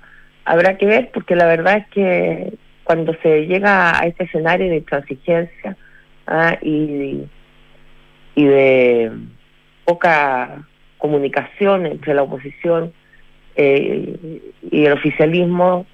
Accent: Chile; todos nos sentimos defraudados como chilenos de que ocurran hechos como este

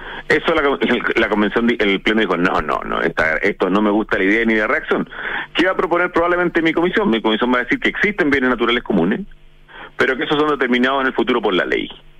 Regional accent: Chile; como todos somos chilenos

